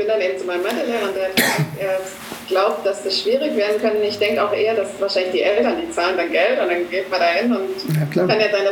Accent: Böblingen, Baden-Württemberg, Germany; Ich komme aus Böblingen. Genau. Das liegt in Baden-Württemberg, ganz in der Nähe von Stuttgart. Da bin ich auch geboren, also ich bin nie weit weggezogen, immer so um Böblingen rum.

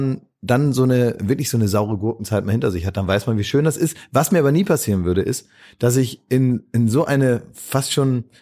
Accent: Oldenburg, Lower Saxony, Germany; ich komme aus Oldenburg, bin dann natürlich auch mehr oder weniger aufgewachsen

